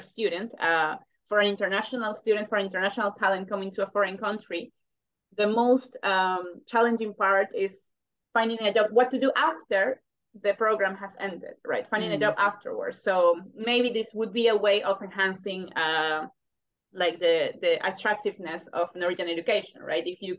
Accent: Peru; English is a second language; I come from Peru, I have never heard any advertisement or anything that would lead me to go to study in Norway

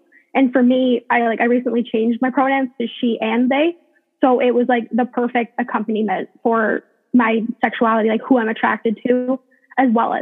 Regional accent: Ontario, Canada; I'm from Ontario, Canada

